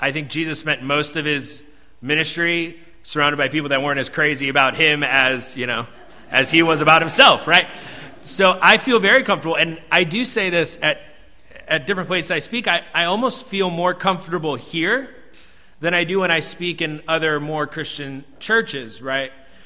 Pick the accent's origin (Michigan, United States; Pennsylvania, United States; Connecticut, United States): Connecticut, United States; I grew up in the North in Connecticut and had no concept of privilege, right?